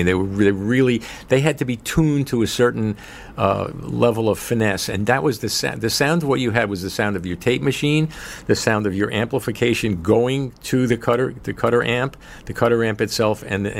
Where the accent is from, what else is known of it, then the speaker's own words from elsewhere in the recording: Bayside, New York, United States; I'm from Queens, Bayside Queens.